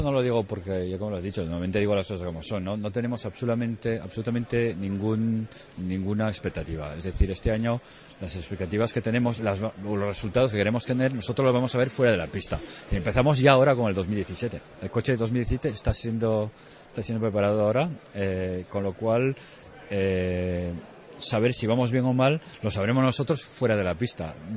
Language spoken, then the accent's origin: Spanish; Spain; lo espero como español, digamos, y viendo esto de fuera